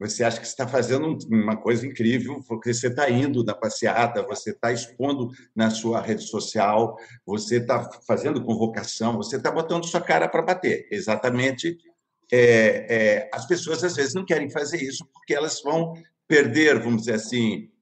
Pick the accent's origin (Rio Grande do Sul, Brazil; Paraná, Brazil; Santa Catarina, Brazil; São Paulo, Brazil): São Paulo, Brazil; Sorocaba; Isso estava na cabeceira da minha cama quando eu era garoto em Sorocaba.